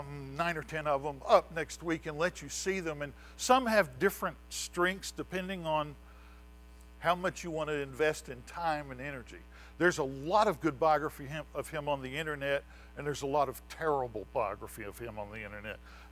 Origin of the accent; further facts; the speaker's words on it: Texas, United States; his name is Jean in French, and I'm from East Texas, so I don't pronounce anything well.